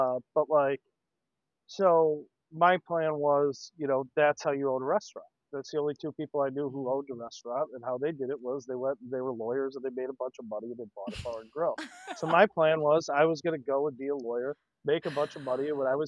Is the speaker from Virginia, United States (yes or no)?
no; Chicago, Illinois, United States; where I grew up on the South Side, most of the restaurants were fast food or pizza places.